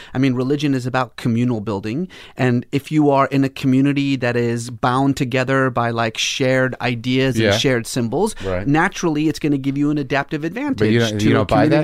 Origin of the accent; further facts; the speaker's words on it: Iran; I was born in Iran.